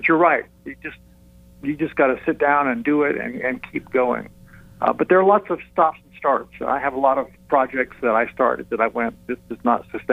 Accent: Scotland, United Kingdom; I'm Scottish.

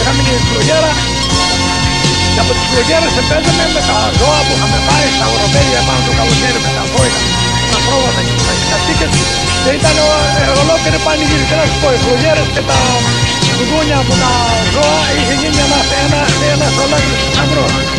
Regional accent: Kefalio, Peloponnese, Greece; Το χωριό μου λέγεται Κεφαλιού, που βγάζει ανθρώπους και βάλει με νου, είναι κάτω στην Εθνία. 20 χιλιόμετρα από την Καλαμάτα.

